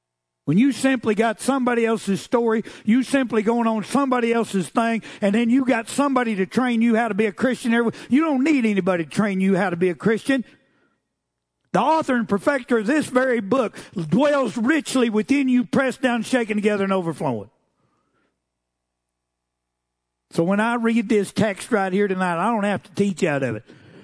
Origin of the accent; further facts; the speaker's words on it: Texas, United States; Our pride, my pride as a Texan, you know, always going to help you New Mexico people because, I mean, you just ain't got it like we do.